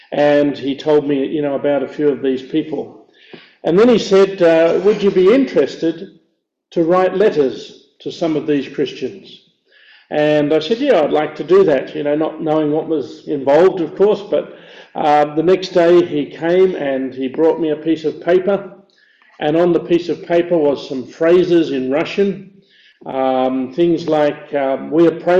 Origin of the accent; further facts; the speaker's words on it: Sydney, New South Wales, Australia; now in Moldova; I come originally from Sydney in Australia.